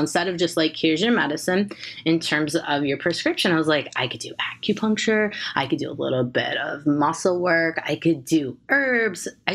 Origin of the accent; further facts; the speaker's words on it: Zion, Illinois, United States; which was very close to my hometown. The commercials always say Chicago, but that's kind of a lie. We're going to just bust them out right here. It's Zion, Illinois. It's about 40 miles north of Chicago.